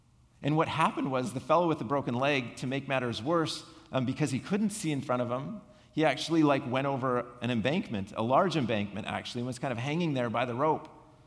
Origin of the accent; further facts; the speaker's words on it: Rocky Mountains, United States; like I grew up in the Rockies and the mountains were like right there all the time.